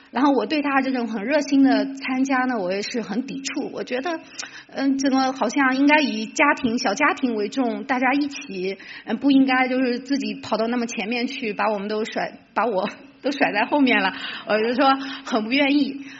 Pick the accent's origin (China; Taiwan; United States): China; 因为我们是在中国长大的无神论